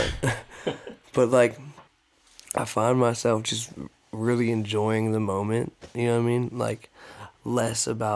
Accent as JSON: {"language": "English", "town": "Pittsburgh", "region": "Pennsylvania", "country": "United States", "tie": "born or raised there", "said": "well, growing up in Pittsburgh, there wasn't a lot of venues, right?"}